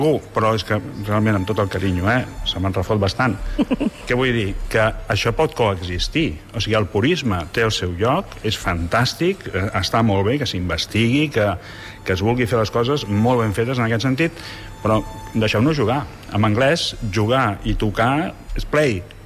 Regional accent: Barcelona, Catalonia, Spain; born there; és la meva vila, Vila de Gràcia, on he nascut

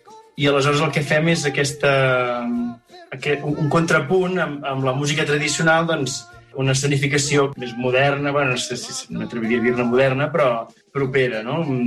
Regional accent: Ullastrell, Catalonia, Spain; now in Terrassa, Spain

